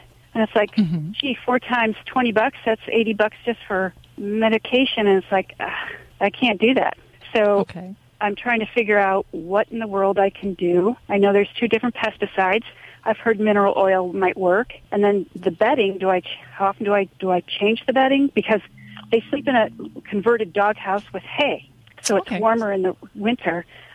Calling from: Driftwood, Texas, United States; I'm actually calling from Driftwood, Texas.

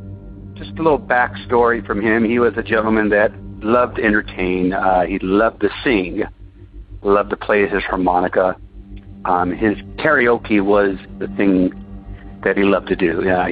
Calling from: Huntington Park, California, United States; I am calling from Huntington Park, California.

